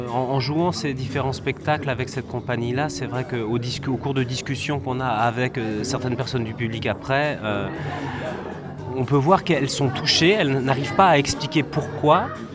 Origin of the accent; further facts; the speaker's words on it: France; now in Brussels, Belgium; Moi j'habite à Bruxelles, je suis français mais j'habite à Bruxelles